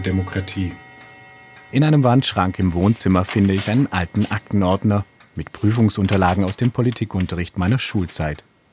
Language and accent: German; Baden-Württemberg, Germany; now in Berlin, Germany; Ich fahre mit dem Zug in meine Heimat, nach Oberschwaben, zwischen Schwäbischer Alb und Donau.